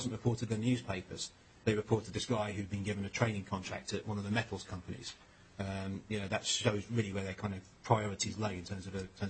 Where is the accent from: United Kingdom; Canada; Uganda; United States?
United Kingdom; I mean, being British, you know